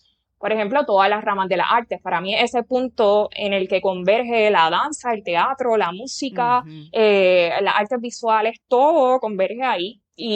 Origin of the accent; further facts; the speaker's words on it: Puerto Rico; cuando miraba la isla yo decía, pero es que esto en Puerto Rico no está desarrollado